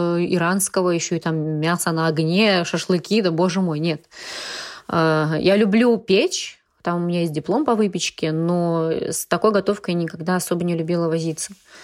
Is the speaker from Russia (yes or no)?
yes; Kaliningrad, Kaliningrad Oblast, Russia; Я говорю, мы из Калининграда.